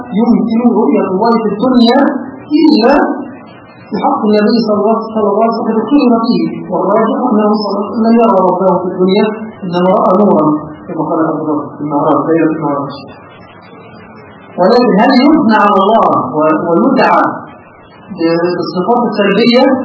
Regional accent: Egypt; عندنا في مصر

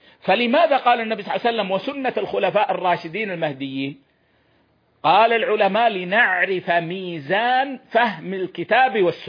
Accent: Saudi Arabia; أن تحفظ بلادنا السعودية

